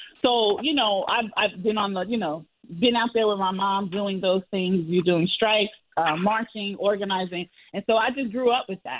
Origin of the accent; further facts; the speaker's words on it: East Orange, New Jersey, United States; I was raised in East Orange, Newark, New Jersey. And if you know us, we are a political city, town, county, Essex County.